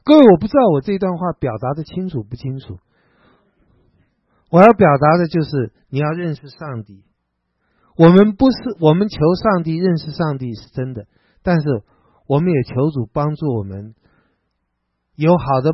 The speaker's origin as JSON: {"language": "Chinese", "country": "Taiwan", "said": "我是从台湾来的，不是从中国大陆来的。"}